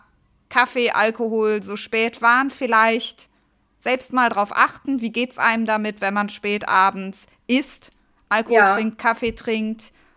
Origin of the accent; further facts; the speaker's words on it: Italy; Als Italienerin gehört das dazu, ne?